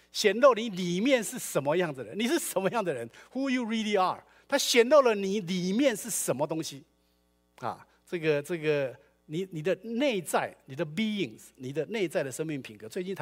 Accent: China; 所以我们中国人的智慧叫什么？要才哎，我没有打出来，叫才德兼备啊

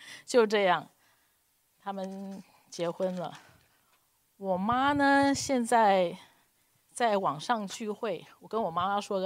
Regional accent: Taiwan; 我有个很快乐的童年在台湾，我们家里孩子多嘛，有5个，嘻嘻哈哈，打打闹闹，一起长大。

